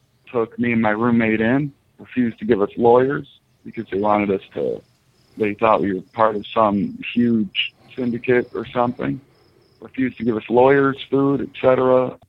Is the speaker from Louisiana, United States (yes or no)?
no; Detroit, Michigan, United States; No, I'm from Detroit. That's where I was hit.